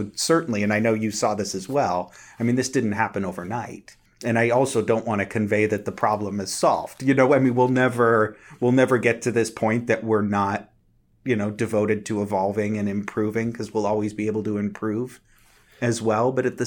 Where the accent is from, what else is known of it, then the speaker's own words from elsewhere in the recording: Boston, Massachusetts, United States; I was growing up in Boston, you know, watching those big East Coast snowstorms.